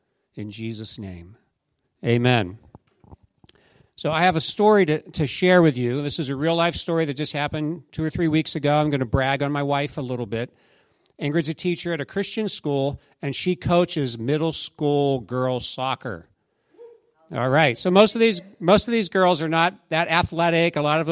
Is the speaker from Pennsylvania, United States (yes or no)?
yes; Pennsylvania, United States; I grew up in Pennsylvania.